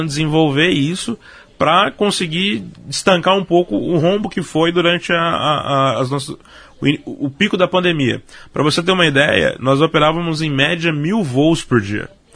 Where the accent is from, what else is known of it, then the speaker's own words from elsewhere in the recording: Brazil; falando agora como brasileiro e não como funcionário de uma companhia aérea